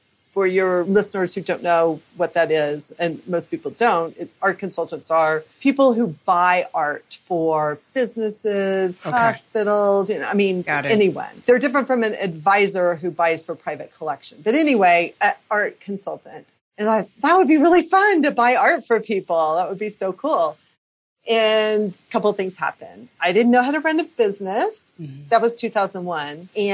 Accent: Oklahoma City, Oklahoma, United States; now in Golden, United States; Well, originally I'm from Oklahoma City.

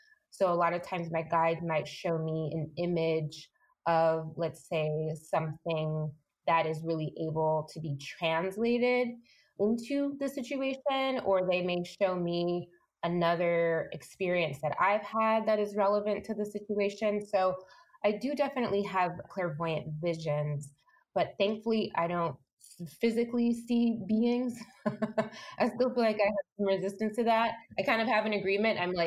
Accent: Michigan, United States; I grew up mostly in Michigan, in the Midwest. So I'm a Midwest girl.

